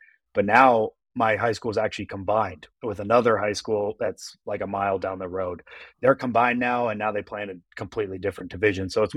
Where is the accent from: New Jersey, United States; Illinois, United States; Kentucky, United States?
New Jersey, United States; born there; I was born in New Jersey, actually.